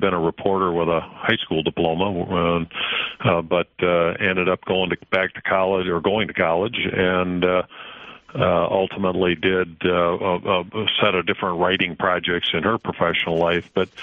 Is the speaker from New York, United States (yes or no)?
no; East Lansing, Michigan, United States; By the time I was born, they were living in East Lansing